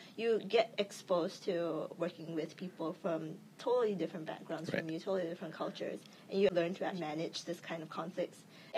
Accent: Singapore; moved away as an adult; now in South Korea; I am originally Singaporean. I am still Singaporean, but I haven't lived in Singapore for the past 10 years. So, I was based mainly in South Korea, and I worked mostly around Southeast Asia.

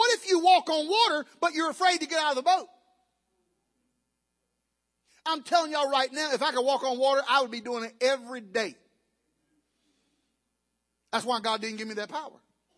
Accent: the South, United States; You know, I'm from the South.

